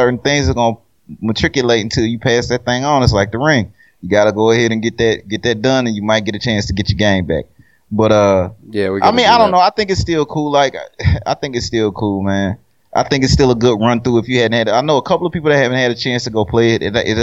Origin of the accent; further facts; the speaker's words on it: Louisiana, United States; now in Dallas, United States; Like, I'm being from Louisiana, I'm always represent where I'm from. But I've been in DFW area for a few years now